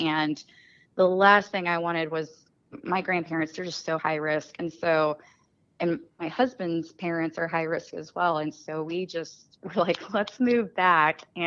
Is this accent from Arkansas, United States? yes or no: yes; Fayetteville, Arkansas, United States; born there; Yeah, I actually I was born in Fayetteville.